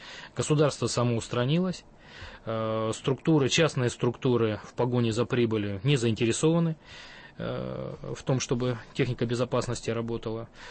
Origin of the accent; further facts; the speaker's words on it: Siberia, Russia; У меня на родине в Сибири